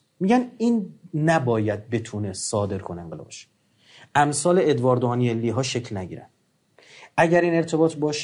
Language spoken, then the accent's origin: Persian; Iran; یعنی ما ایرانیام از طریق اشراع لبنان فهمیدیم